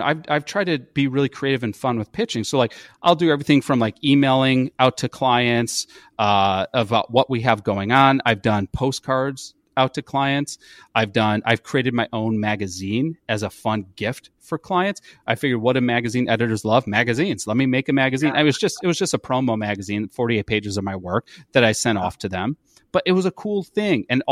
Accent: Chicago, Illinois, United States; oh, you're from Chicago. I'm from Chicago too.

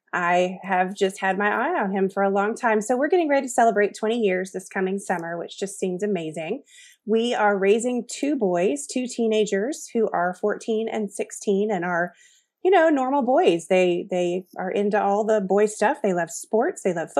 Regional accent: Virginia, United States; So my husband and I were raised in the New River Valley.

